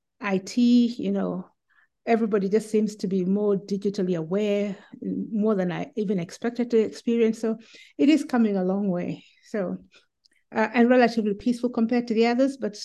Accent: Kenya; if I speak as a Kenyan now. But it's about 50 something million people.

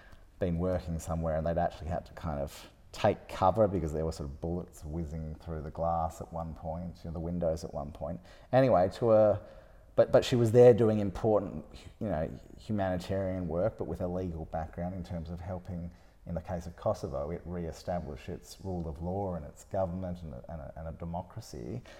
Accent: Australind, Western Australia, Australia; When I grew up in Australind, it was still a little bit of a sort of, it was suburban, but it was still a kind of sleepy, separate community a bit from Bunbury.

